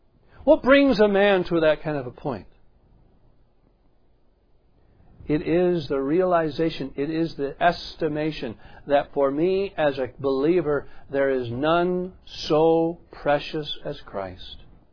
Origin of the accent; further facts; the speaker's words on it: Fairhaven, United States; When I go to my hometown, I walk in and I can say who my name is. Everybody says, oh, we know you. We know your family. Because … have been in Fairhaven forever.